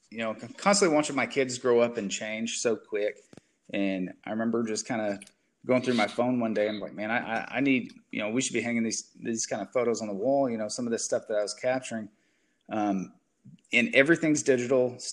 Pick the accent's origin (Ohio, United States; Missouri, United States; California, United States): Missouri, United States; I grew up in Southwest Missouri. I'm more of a plowboy than a cowboy, I would definitely say. I grew up on a farm, crop farm